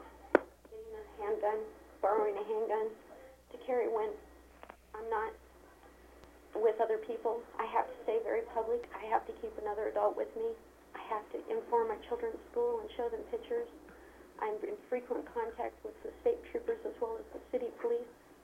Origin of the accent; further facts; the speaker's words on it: Eagle River, Alaska, United States; I'm from Eagle River.